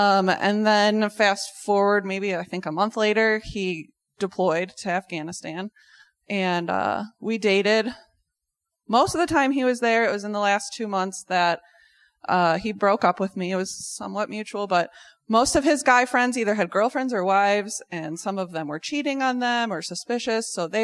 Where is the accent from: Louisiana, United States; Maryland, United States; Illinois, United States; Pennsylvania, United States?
Illinois, United States; Arlington Heights; I was born here in Illinois, in Arlington Heights.